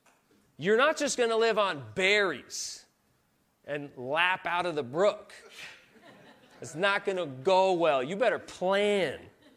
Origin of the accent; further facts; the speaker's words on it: New England, United States; I grew up in New England. Mount Washington.